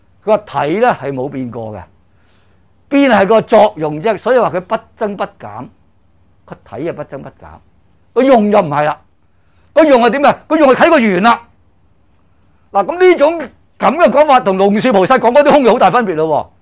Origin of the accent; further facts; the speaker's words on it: China; 我们中国人很多部分都搞错了的